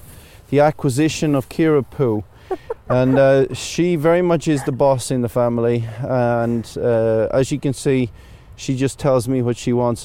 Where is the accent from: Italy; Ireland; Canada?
Ireland; I grew up in this in Ireland.